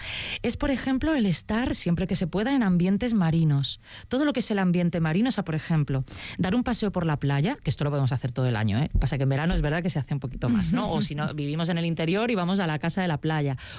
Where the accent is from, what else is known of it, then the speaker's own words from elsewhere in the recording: Málaga, Andalusia, Spain; yo por ejemplo que soy malagueña, ¿no? De origen malagueña